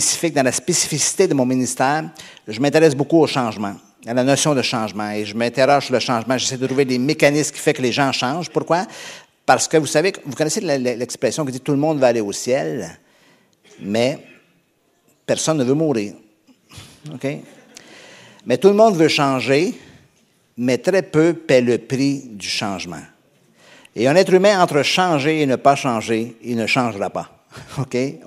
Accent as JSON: {"language": "French", "country": "Canada", "said": "Si certains vous disent que j'ai un accent, ne les croyez pas. C'est une fausse rumeur. Vous savez, j'ai un accent juste ici. Au Canada, je n'ai pas d'accent. C'est vous qui en avez."}